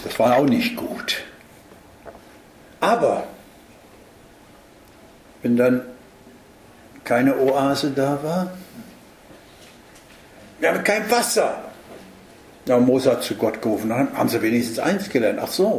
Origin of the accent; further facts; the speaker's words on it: Southern Germany, Germany; moved away as an adult; wenn ich dann wieder nochmal in meine alte Heimat zurückkomme, nach Süddeutschland, dann finde ich dort, ah ja, Obstbäume, Weinstöcke und so. Ich habe ja oberhalb vom Weinberg gelebt, ja. 38 Jahre lang.